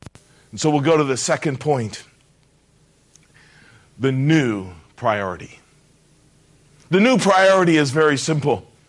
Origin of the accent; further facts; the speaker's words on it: Japan; Growing up in Japan